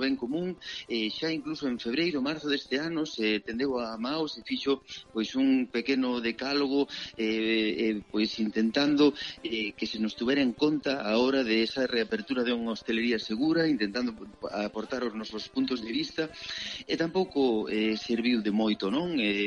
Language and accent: Galician; Ourense, Galicia, Spain; Entonces, pois, eu como ourensán, xa che digo, pois sentime ultraxado en ese momento.